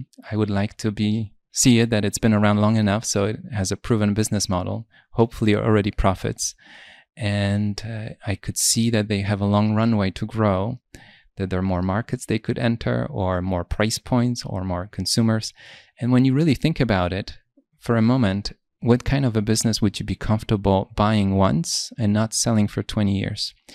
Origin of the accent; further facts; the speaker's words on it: Poland; also born or lived in Europe; I grew up in Poland and I lived in Europe, so I'm very comfortable looking at European stocks.